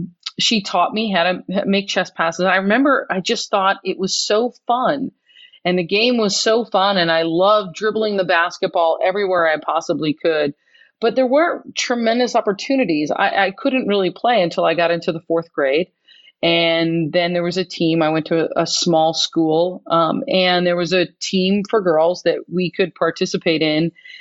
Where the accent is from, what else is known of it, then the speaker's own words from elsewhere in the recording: Queens, New York, United States; born there; I was born in Queens, New York.